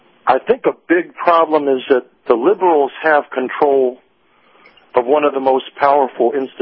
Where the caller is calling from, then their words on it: Clearwater, Florida, United States; I'm in Clearwater.